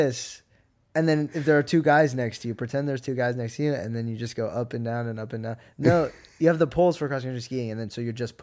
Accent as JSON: {"language": "English", "region": "Alaska", "country": "United States", "tie": "born or raised there", "said": "I feel like I'm so happy I was raised in Alaska. I think anywhere else would have been crazy."}